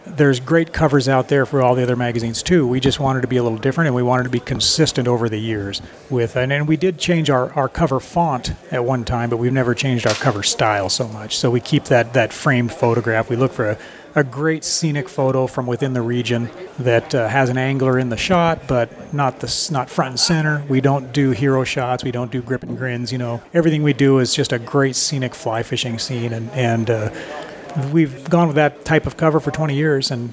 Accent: Idaho, United States; Grew up in eastern Idaho.

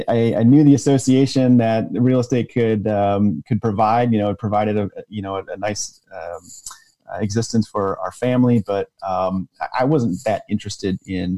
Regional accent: Michigan, United States; So I grew up in a middle-class family of five. I had two brothers. Grew up in Michigan.

